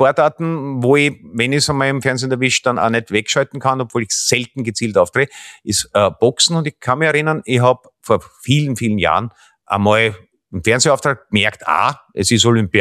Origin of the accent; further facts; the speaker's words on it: Vienna, Austria; dort, wo ich aufgewachsen bin, so Donaukanal, Sauerlände, die Gegend und so, da gab es ja früher Schwimmbäder